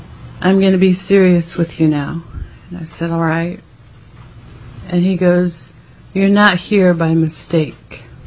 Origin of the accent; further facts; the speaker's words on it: Angoon, Alaska, United States; I come from Angoon, a little village south of here.